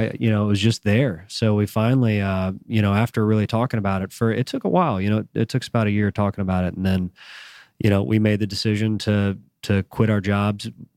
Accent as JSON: {"language": "English", "town": "Atlanta", "region": "Georgia", "country": "United States", "said": "We're both from Atlanta"}